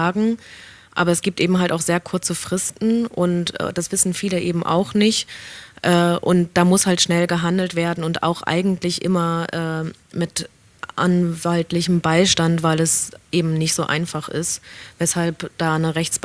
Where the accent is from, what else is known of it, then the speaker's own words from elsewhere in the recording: Germany; besonders auch als Deutsche da irgendwie hinzukommen und die große Helferin zu spielen